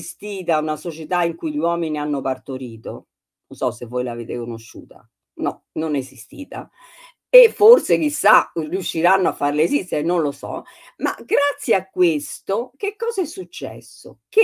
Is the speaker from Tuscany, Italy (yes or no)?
yes; Tuscany, Italy; Per esempio nel mio paese, il Maremma